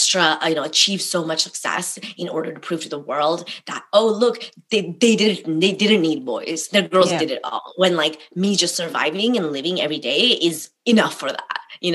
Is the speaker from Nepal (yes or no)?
yes; Nepal; I think that, you know, I like, you know, isn't any like Nepali family